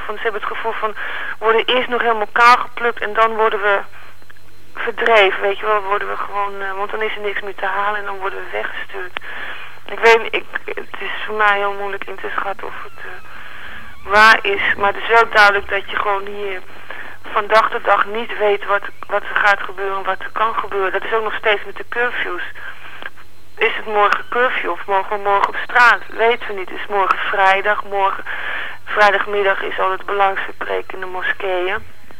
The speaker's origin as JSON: {"language": "Dutch", "country": "Netherlands", "lives_now": "Israel", "said": "En mensen weten dus dat ik uit Nederland kom."}